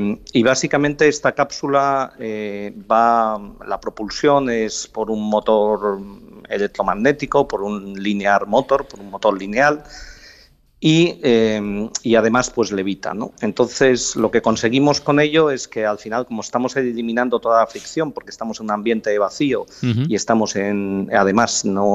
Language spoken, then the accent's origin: Spanish; Spain; para los que somos españoles y conocemos bien el AVE